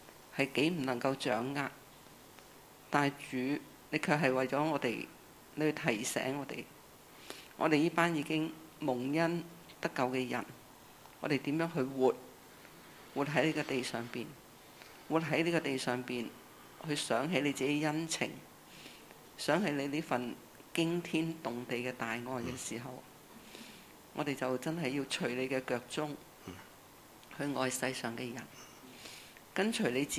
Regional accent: Hong Kong; 我哋相信我哋香港人呢個星期都經歷啲見到一啲驚天動地嘅事

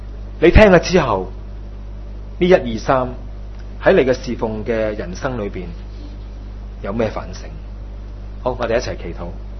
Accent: Hong Kong; 也都是我们香港人来的

